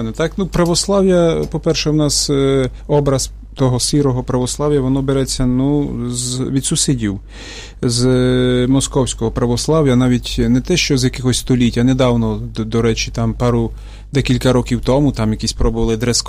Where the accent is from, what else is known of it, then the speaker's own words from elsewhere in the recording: Western Ukraine, Ukraine; я з Західної України, і там вплив московського був мінімальний.